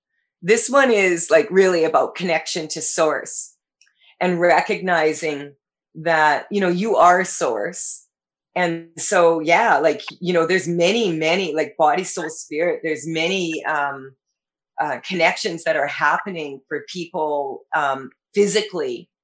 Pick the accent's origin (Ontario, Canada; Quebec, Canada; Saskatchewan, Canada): Saskatchewan, Canada; I was raised on football in Saskatchewan.